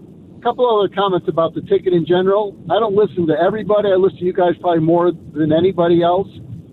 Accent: Detroit, Michigan, United States; now in New York, United States; So, 68 years old, born and raised in Detroit.

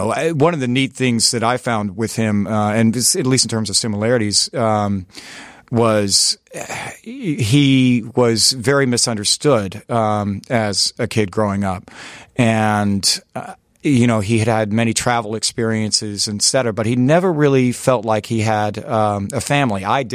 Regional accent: North Carolina, United States; I grew up in North Carolina.

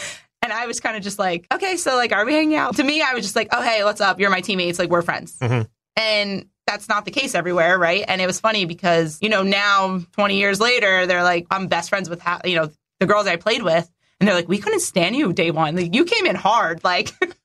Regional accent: New Jersey, United States; I'm from North Jersey. My parents are from New York City.

